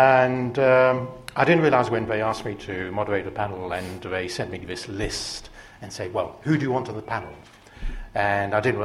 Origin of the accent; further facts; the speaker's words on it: France; I was brought up in France and lived in France for 20 years